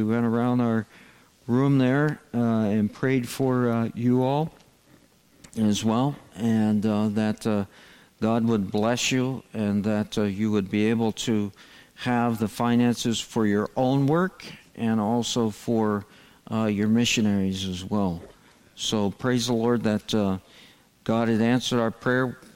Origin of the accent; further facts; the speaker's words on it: United States; But I know, because I'm American myself, even when he's at coffee, he's still at work.